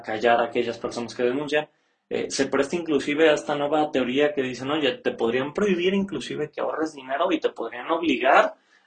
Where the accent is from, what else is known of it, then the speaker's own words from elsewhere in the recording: Mexico; si nos va muy bien como mexicanos